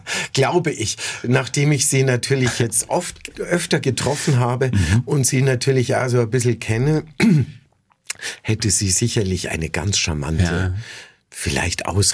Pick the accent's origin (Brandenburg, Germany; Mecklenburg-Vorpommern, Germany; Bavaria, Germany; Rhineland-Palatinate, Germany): Bavaria, Germany; Und das gab es eben auch bei uns in Bayern, auf Bayern 1.